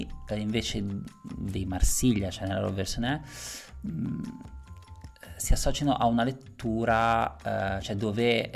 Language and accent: Italian; Lombardy, Italy; io sono cresciuto in provincia di Milano, ma in una famiglia di emigrati da Campania, sì, da Napoli.